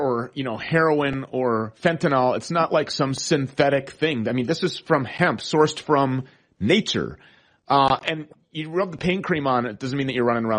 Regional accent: Minnesota, United States; right here in my home state of Minnesota, all the hemp is sourced here

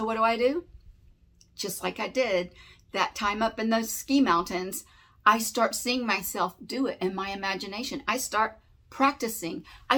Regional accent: the South, United States; Because I'm from the South anyway. What do I know about snow skiing?

